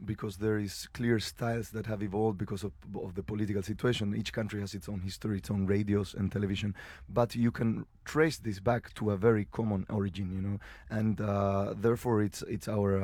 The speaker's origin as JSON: {"language": "English", "country": "Chile", "tie": "born or raised there", "said": "we grew up in Chile"}